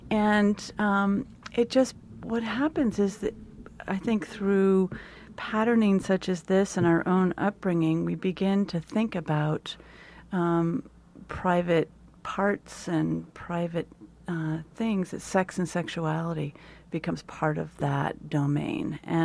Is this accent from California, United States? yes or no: yes; California, United States; I grew up in California, so there was this sort of free love generation thing going on.